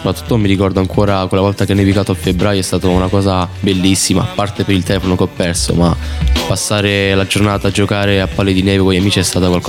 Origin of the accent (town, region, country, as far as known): Rome, Lazio, Italy